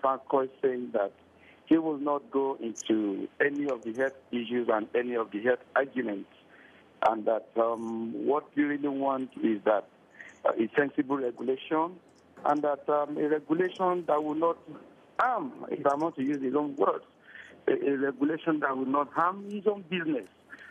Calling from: Abuja, Federal Capital Territory, Nigeria; I'm taking this call from Abuja in Nigeria.

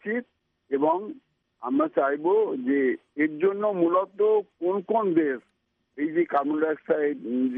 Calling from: Bardhaman, West Bengal, India; ভোটব্যান নাগেরপাড়া বর্ধমান থেকে বলছি।

